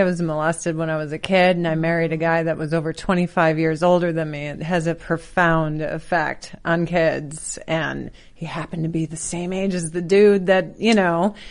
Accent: Illinois, United States; We're both from Chicagoland.

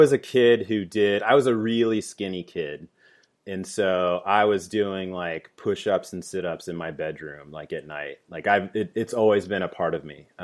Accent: Dayton, Ohio, United States; And so left Washington, D.C., moved back to my hometown in Dayton, Ohio, and helped start

